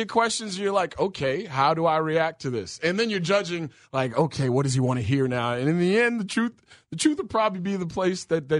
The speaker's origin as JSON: {"language": "English", "town": "Chicago", "region": "Illinois", "country": "United States", "said": "I'm from Chicago."}